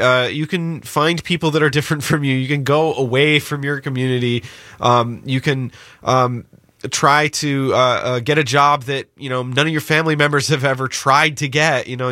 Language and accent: English; Seattle, Washington, United States; I mean, growing up in the West, you know, Seattle's a very segregated city.